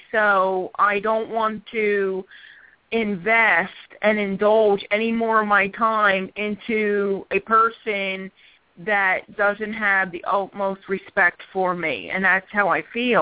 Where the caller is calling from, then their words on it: Philadelphia, Pennsylvania, United States; I am calling from Philadelphia, PA.